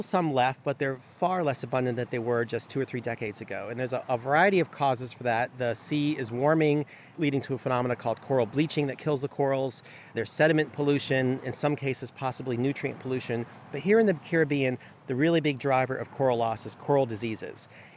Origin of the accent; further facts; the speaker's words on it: Florida, United States; I grew up in South Florida, and in the 70s and early 80s, you could snorkel over a coral reef